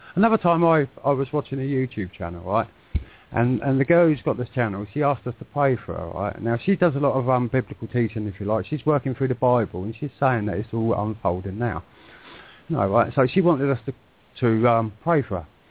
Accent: England, United Kingdom; Yeah, but don't forget, I'm Christian English, which is not that holy, really.

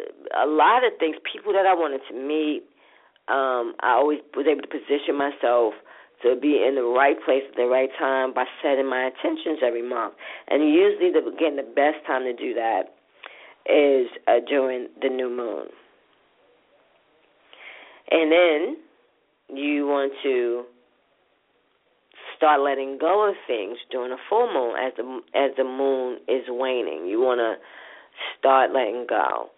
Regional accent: Brooklyn, New York, United States; from my hood, from Brooklyn, where I grew up from, in Linden Plaza. I grew up in Linden Plaza.

